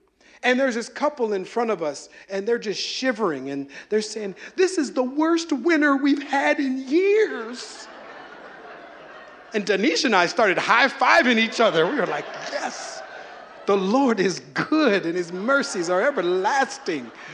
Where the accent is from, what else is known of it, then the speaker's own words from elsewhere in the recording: Minnesota, United States; I mean, I'm born and raised in Minnesota. Yeah, you betcha, for sure. I am from Norwegian heaven, the saintly Scandinavian land of Minnesota